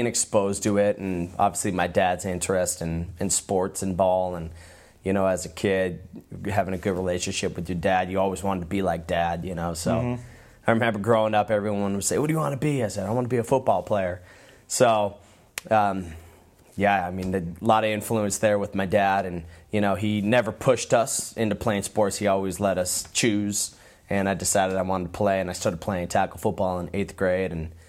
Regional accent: San Diego, California, United States; now in Boise, United States; she's an Idaho gal, and I'm obviously from San Diego, and you know, we knew we were going to start a family pretty early, and we just decided staying in Boise was the right fit. Trying to move back to San Diego

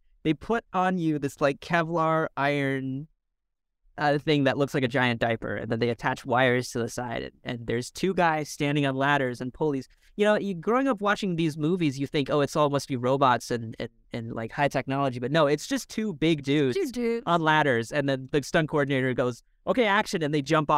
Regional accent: Minnesota, United States; I didn't have it growing up in Minnesota.

